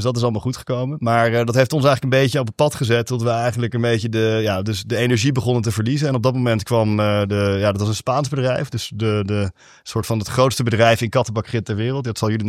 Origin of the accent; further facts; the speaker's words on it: Amsterdam, North Holland, Netherlands; Dus ik kom dus helaas uit Amsterdam.